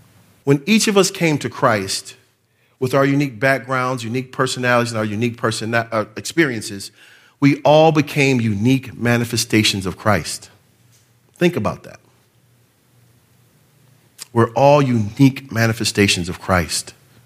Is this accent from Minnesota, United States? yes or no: no; Detroit, Michigan, United States; because I'm from Michigan, I live like 30 miles outside of Detroit, but I was born and raised in Detroit.